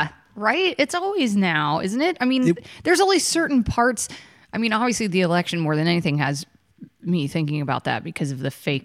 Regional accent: Georgia, United States; I grew up with you in Georgia. I only just recently moved.

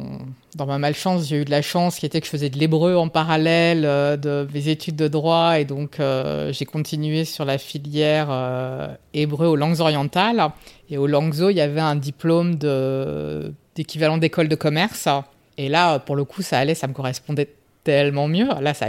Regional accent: Nancy, Grand Est, France; J'ai grandi à Nancy, je suis allée en fac de droit

